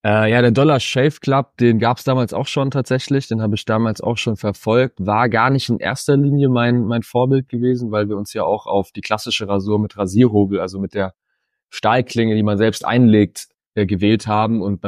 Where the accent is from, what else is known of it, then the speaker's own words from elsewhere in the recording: Frankfurt, Hesse, Germany; Gründer von Störte Bäcker. Ich komme hier aus Frankfurt, sitze hier gerade bei uns im Büro.